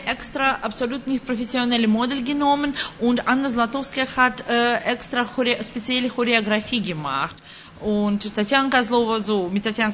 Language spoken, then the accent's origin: German; Moscow, Russia; German is a second language; wir sind Modedesignerinnen. So, wir sind in Moskau geboren worden und danach in Moskau ein Studium gemacht.